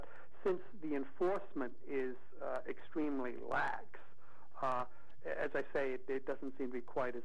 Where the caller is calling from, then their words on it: Germany; I'm calling from Germany